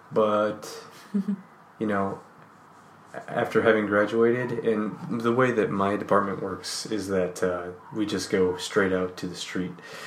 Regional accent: Illinois, United States; In my home state of Illinois, most police officers will go to an academy only through their agency.

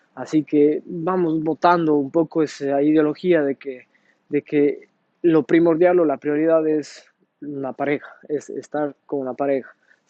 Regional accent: Cuenca, Azuay, Ecuador; moved away as an adult; now in Italy; tengo 29 años, pero llegué acá a Italia cuando tenía 26, casi 27. Entonces viví mis 26 años ahí en Cuenca, Ecuador.

